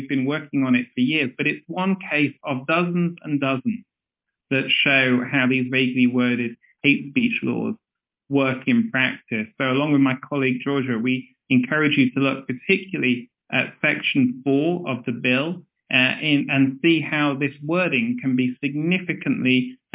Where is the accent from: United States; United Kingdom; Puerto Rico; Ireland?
United Kingdom; I'm a British solicitor.